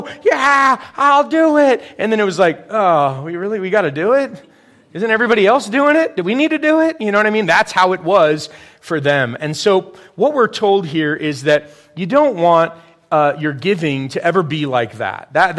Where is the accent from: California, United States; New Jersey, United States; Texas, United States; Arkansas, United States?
California, United States; I grew up in California, and it was this Christian radio station.